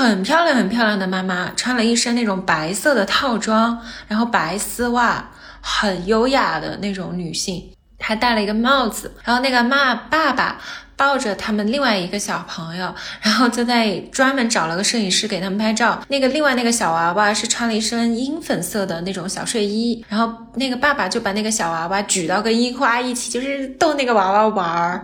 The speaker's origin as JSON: {"language": "Chinese", "country": "China", "said": "结果一说话才知道我们都是中国人"}